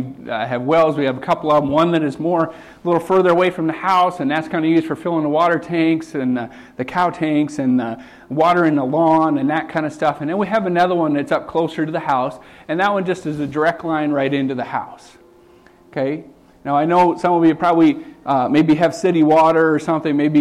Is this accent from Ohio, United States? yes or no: no; Wyoming, United States; And I was like, no, I'm from Wyoming.